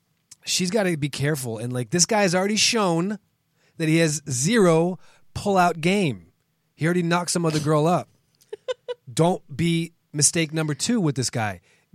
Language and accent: English; Washington, District of Columbia, United States; So catching feelings is a phrase that actually originated in D.C., in my hometown, in like 98, 99.